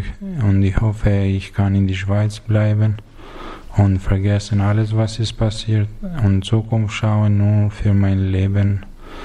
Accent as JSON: {"language": "German", "country": "Albania", "tie": "born there", "second_language": "German", "said": "Ich bin geboren in Albanien, Nordalbanien, in einer kleinen Stadt, der heißt Fushares."}